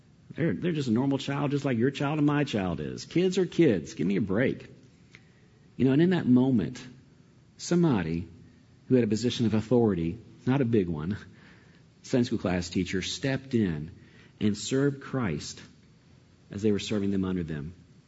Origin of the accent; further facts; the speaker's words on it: Atlanta, Georgia, United States; I was growing up in Atlanta, so I was right in the hub of it all, with the headquarters of Coke there.